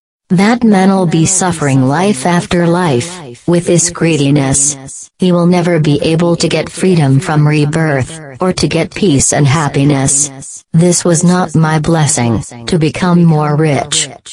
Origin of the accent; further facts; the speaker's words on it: California, United States; I am an American girl. … from California.